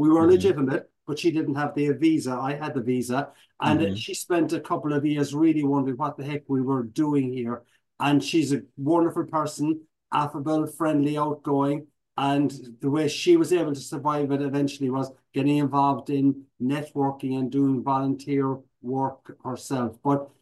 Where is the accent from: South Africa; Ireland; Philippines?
Ireland; Midleton, Munster; I had a good childhood. I was lucky. We lived in a small little town. Actually, some of your listeners and viewers might know the place is called Middleton.